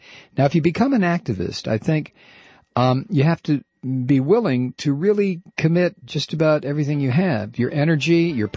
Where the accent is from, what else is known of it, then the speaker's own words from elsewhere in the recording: Toledo, Ohio, United States; I'm from Toledo.